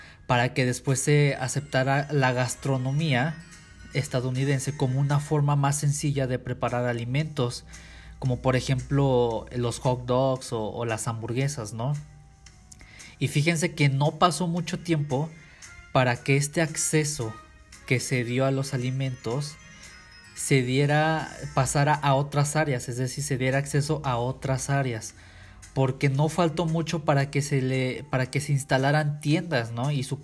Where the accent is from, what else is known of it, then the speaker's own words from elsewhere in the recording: Mexico; ya como mexicanos